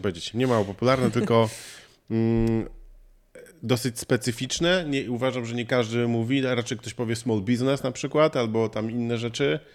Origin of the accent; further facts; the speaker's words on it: United States; accent: foreign; Polish is a second language; oni wszyscy już wiedzą, że jestem Amerykaninem.